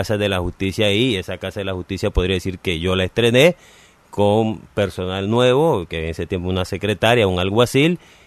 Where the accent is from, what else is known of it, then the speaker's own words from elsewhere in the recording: Granada, Nicaragua; Uno, porque yo soy de Granada, e ir hasta San Juan de Nicaragua es lejísimo, 300 y pico kilómetros.